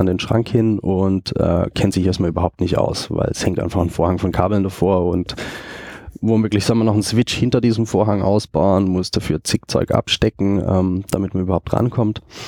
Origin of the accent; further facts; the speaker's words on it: Germany; moved away as an adult; now in Austria; komme eigentlich aus Deutschland, bin arbeitstechnisch 2009 mal nach Österreich gekommen, bin gelernter ITler und ja, aufgrund dessen bin ich dann eben auch nach Österreich gekommen.